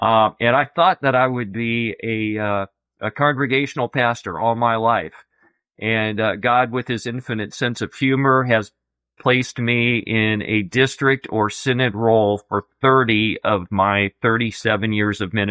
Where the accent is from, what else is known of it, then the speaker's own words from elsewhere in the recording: Clearwater, Nebraska, United States; Yeah, I grew up in a little town in northeastern Nebraska. The name of the town is Clearwater, Nebraska.